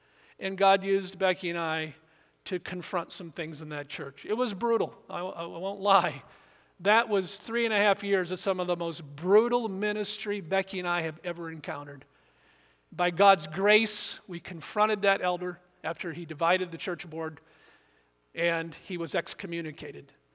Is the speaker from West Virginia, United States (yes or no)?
no; California, United States; She grew up in Boulder, Colorado. I grew up out in Southern California.